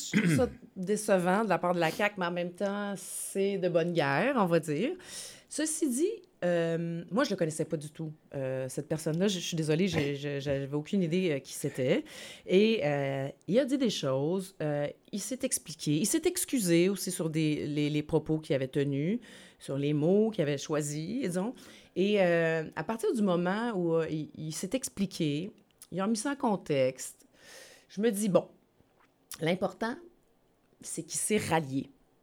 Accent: Quebec, Canada; C'est parce qu'on est québécois. On n'est pas français, on n'est pas américain. On est québécois. On parle québécois.

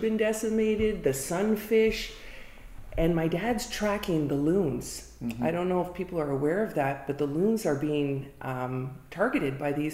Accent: Quebec, Canada; My parents, I grew up on Brome Lake, full disclosure, so they're residents in Robinson Bay.

